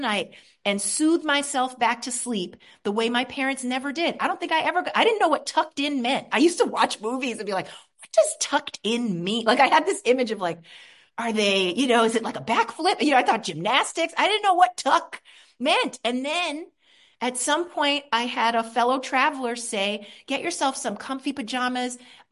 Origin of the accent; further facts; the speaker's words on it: Queens, New York, United States; I'm from Queens. There were no ponies when I was growing up.